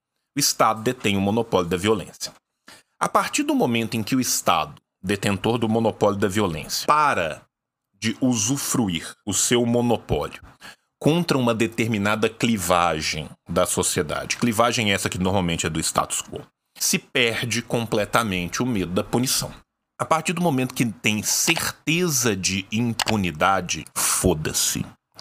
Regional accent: Minas Gerais, Brazil; Eu sou do interior de Minas.

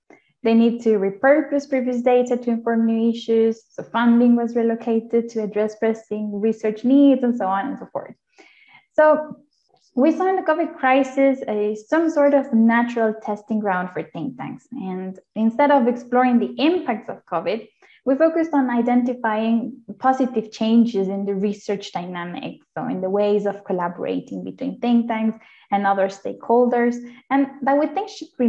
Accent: Ecuador; So I'm Ecuadorian and I'm based in Quito right now.

